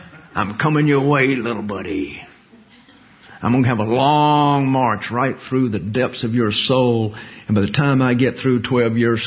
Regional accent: the South, United States; I'm a redneck from the South.

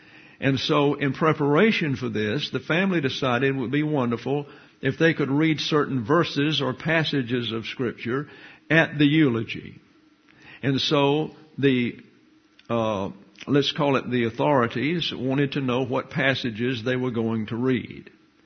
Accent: Alabama, United States; I came here from South Alabama.

